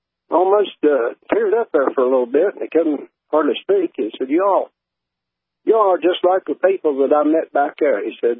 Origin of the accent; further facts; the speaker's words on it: West Virginia, United States; where are you from? Well, West Virginia.